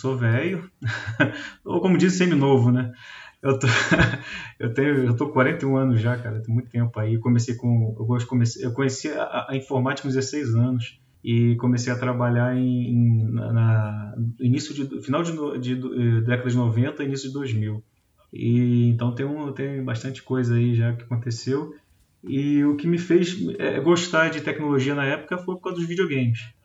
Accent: Rio de Janeiro, Brazil; now in Itabira, Brazil; Eu sou do Rio, né? Sou do interior do Rio, mas estou falando de Itabira, interior de Minas Gerais. Estou aqui tem, acho que, 3 semanas e pouquinho, assim.

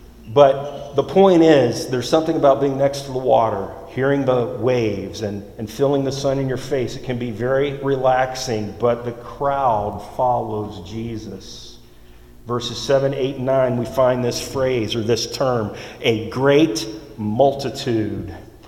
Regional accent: Florida, United States; I'm from Florida. And there were times where I would go out to the beach and I would just park.

